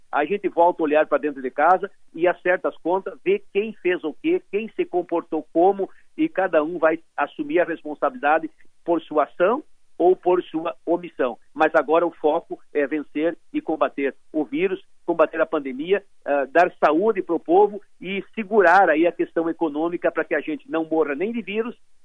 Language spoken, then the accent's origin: Portuguese; Rio Grande do Sul, Brazil; E aí eu uso a expressão missioneira, aonde estou e de onde sou, quanto mais foice, mais roçado.